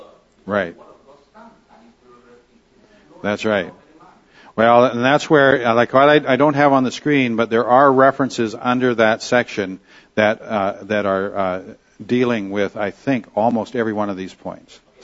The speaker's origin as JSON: {"language": "English", "town": "Camrose", "region": "Alberta", "country": "Canada", "tie": "born or raised there", "said": "the church that we grew up in Camrose, Alberta."}